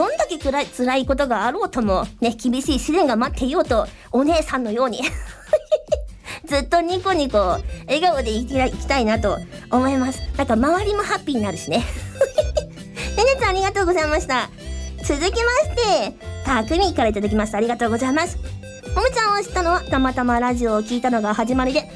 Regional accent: Mie, Japan; 私三重県出身という風に言ったんですけど、

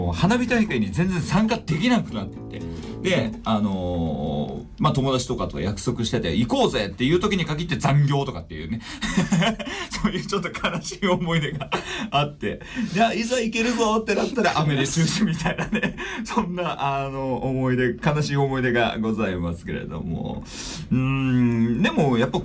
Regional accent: Fukuoka, Japan; 僕の地元なんですが、福岡の大堀っていうところから、

